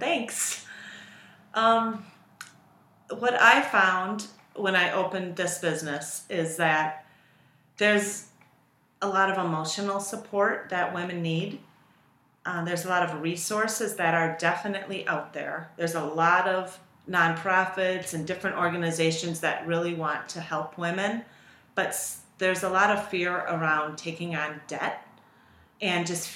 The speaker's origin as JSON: {"language": "English", "region": "Wisconsin", "country": "United States", "also_born_or_lived": "Chicagoland", "said": "I mean, I worked in telecommunications in Chicagoland. Then I moved back home to Wisconsin. I'm not from Milwaukee, so I didn't have any connections"}